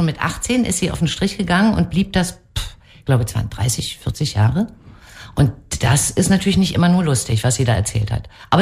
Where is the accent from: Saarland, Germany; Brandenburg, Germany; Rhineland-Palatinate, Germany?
Brandenburg, Germany; Potsdam; ich mache die Premiere im Sommer in meiner Heimatstadt in Potsdam.